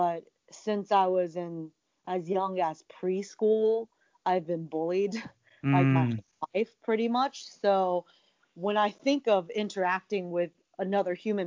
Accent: Virginia, United States; born there; Yeah, I was born in Virginia, but my dad's from Shanghai, and my mom is from Taiwan

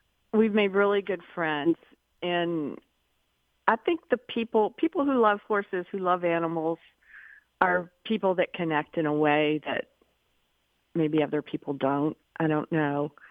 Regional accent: Louisville, Kentucky, United States; Well, growing up in Louisville, the Derby, it's just, even though my parents had nothing to do with horses or anything like that, I'm from a family of educators and ministers.

